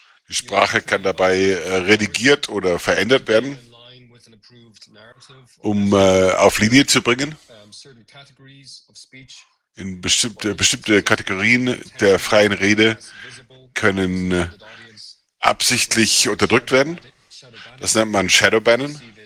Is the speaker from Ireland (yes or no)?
yes; Ireland; German is a second language; now in Spain; Ich komme aus Irland und arbeite an Themen der politischen Theorie und Föderalismus.